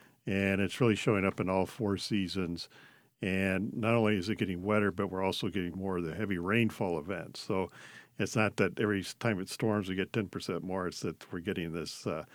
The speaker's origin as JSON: {"language": "English", "region": "Missouri", "country": "United States", "tie": "born or raised there", "said": "So I grew up in Missouri, south of St. Louis, so in the southern part of Missouri."}